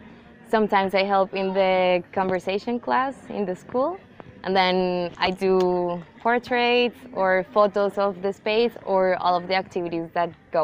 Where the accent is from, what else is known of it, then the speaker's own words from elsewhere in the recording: Bogota, Bogotá, Colombia; also born or lived in Argentina; now in Lesbos, Greece; I am from Colombia. I was born in Bogota. But I lived in Argentina for the past 12 years.